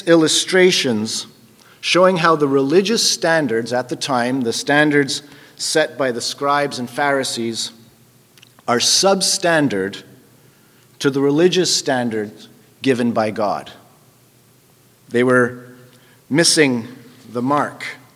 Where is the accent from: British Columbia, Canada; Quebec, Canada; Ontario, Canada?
Quebec, Canada; Dollard-des-Ormeaux; I grew up in Dollard, Des Armeaux, and in and around the Sources Boulevard area.